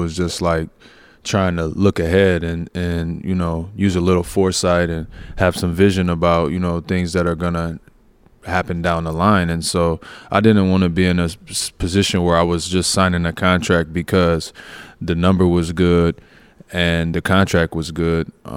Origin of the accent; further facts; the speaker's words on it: Toronto, Ontario, Canada; I grew up in Toronto. I earned a lot of who I am there.